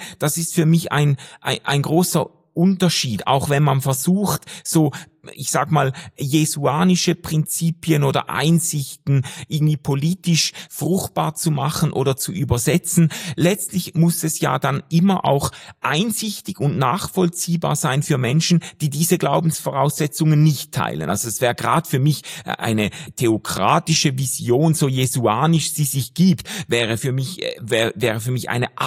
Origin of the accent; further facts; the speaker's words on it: Switzerland; das uns zufällt als Schweizer und uns ganz viele Vorteile gebracht hat